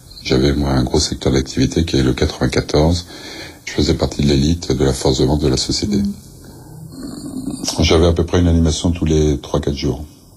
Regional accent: L'Haÿ-les-Roses, Île-de-France, France; born or raised there

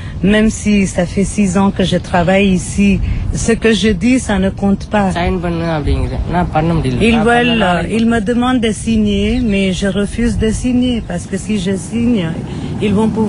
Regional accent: Chennai, Tamil Nadu, India; Je viens de Madras, du Tamil Nadu.

